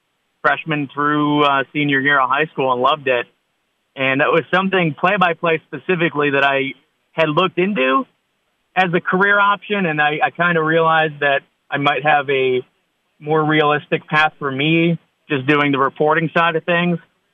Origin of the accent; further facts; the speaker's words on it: Mokena, Illinois, United States; So my hometown would probably be Mokena, Illinois. I lived there from fifth grade through post-college. So south suburb of Chicago, lived around the Chicago area most of my life before college.